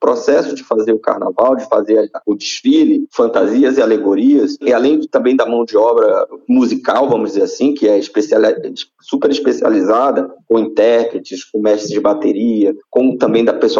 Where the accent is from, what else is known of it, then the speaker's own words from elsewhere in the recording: Ceará, Brazil; eu sou nordestino, sou cearense